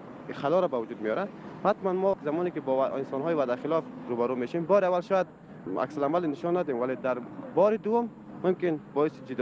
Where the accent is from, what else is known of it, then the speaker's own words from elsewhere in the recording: Kabul, Afghanistan; از کابل هستم، از قزنگی در خدمت هستم.